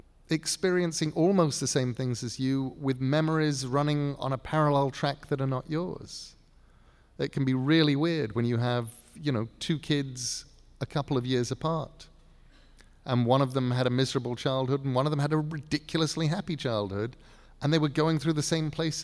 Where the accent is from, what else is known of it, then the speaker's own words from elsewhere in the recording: England, United Kingdom; I was raised in England at a time when you were, particularly at school, you had to clean your plate.